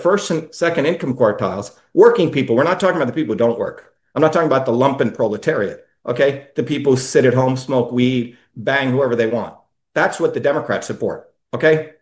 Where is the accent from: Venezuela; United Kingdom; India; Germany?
India; now in United States; You know, I came from India, which had a caste system, right?